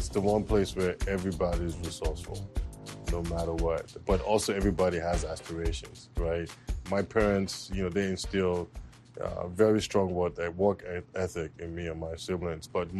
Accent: Lagos, Nigeria; It was fantastic growing up in Lagos. Just sort of having a family of entrepreneurs around, you know, just a lively. Lagos is a very enterprising place to be, right?

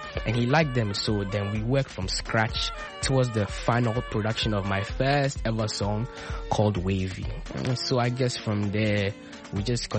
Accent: Accra, Greater Accra, Ghana; I come from Accra, Ghana. I'm 16 years old.

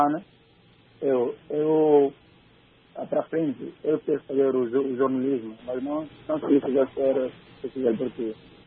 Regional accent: Gabú, Guinea-Bissau; now in Bissau, Guinea-Bissau; sempre eu costumo ir lá na minha vila, na região de Gabo, concretamente no setor de Chique

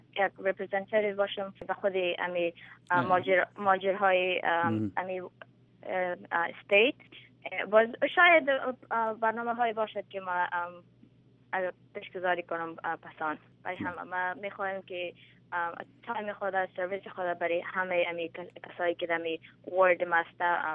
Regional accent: Afghanistan; ما از افغانستان هستم و ما پراود هستم که ما خودم افغان هستم

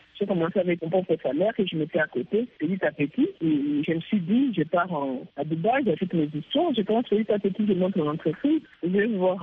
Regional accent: Bukavu, South Kivu, DR Congo; Alors là, je suis rentrée chez moi à Bukavu pour ouvrir mon entreprise

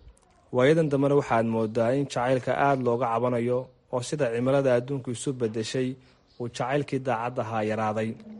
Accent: Hargeisa, Woqooyi Galbeed, Somalia; Waxa aan ku dhashay oo ku barbaaray magaalada Hargeysa

